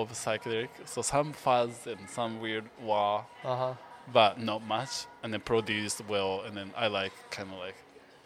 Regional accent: Japan; English is a second language; growing up in Japan.

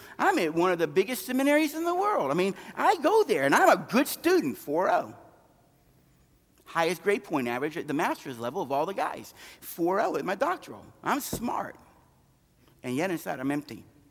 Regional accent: United States; I'm an American, I don't drink, and I don't smoke, and I'm a nice guy.

